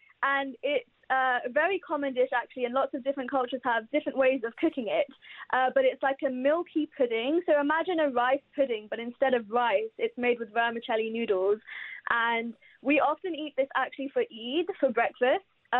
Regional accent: Pakistan; I'm South Asian, I'm Pakistani

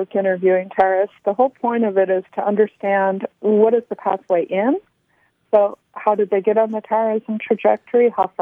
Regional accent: United States; especially knowing that I'm an American

